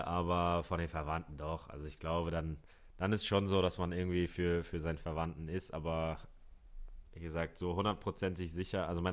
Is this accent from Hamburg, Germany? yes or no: yes; Hamburg, Germany; Du weißt es ja, ich bin ein Hamburger Jung.